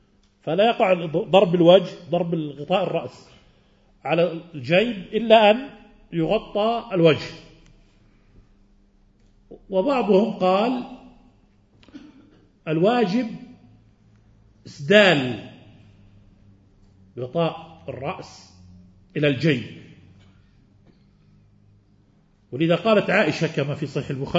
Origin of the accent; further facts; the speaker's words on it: Jordan; هذا ما نسميه في بلادنا والدارج على ألسنة نسائنا في بلادنا الأردن